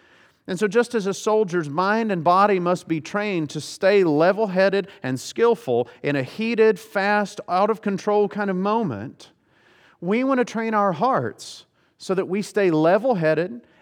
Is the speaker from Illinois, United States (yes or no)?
no; Tennessee, United States; I grew up around some of those, and like in Tennessee, I grew up in Tennessee, and we have a tornado season